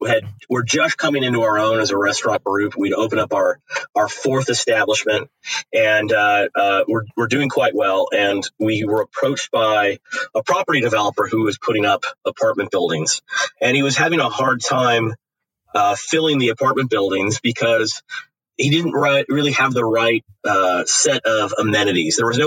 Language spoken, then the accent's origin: English; Los Angeles, California, United States; now in San Diego, United States; And I just recently moved to San Diego. I grew up in the Los Angeles area.